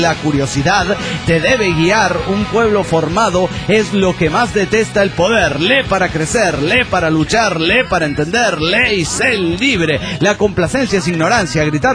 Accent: Barcelona, Catalonia, Spain; de Barcelona, España.

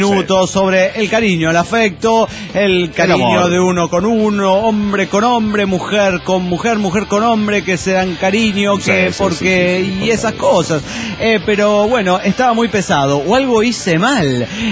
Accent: Venezuela; moved away

